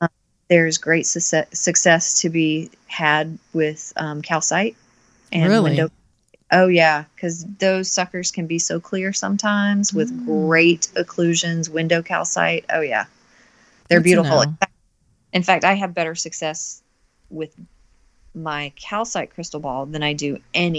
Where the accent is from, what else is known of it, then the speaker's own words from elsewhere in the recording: Florida, United States; accent: Florida; Because I know my accent is terrible. It's that Florida accent.